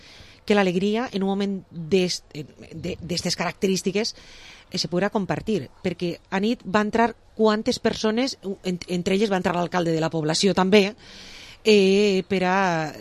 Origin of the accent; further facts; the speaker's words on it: Vila-real, Valencian Community, Spain; sobretot per la gent que som de Villarreal, tenim el xiquet del poble